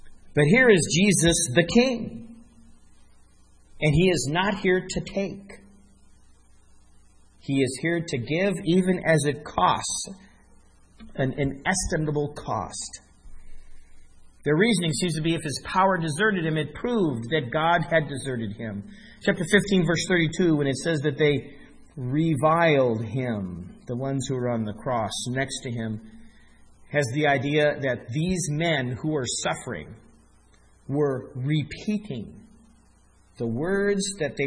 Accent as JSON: {"language": "English", "town": "Denver", "region": "Colorado", "country": "United States", "tie": "born or raised there", "said": "I grew up in Denver in the Midwest, and I know that feeling just before the tornado comes by."}